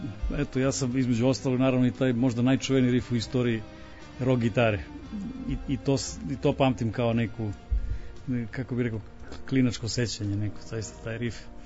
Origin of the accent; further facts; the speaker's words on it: Bor, Bor District, Serbia; Ja sam inače rodom iz Bora